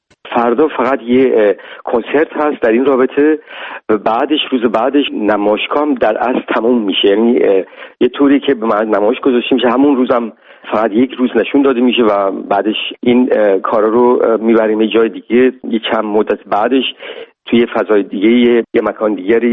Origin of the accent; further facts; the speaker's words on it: Iran; به عنوان یه ایرانی